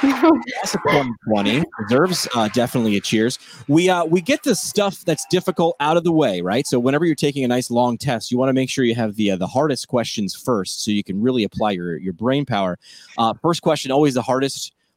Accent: Walden, New York, United States; It's in my hometown. It's where I am right now. It's in Walden, New York.

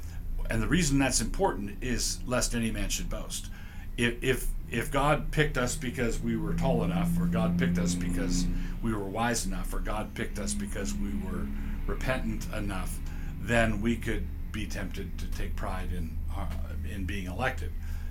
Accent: San Diego, California, United States; born there; I was born in San Diego in 1953.

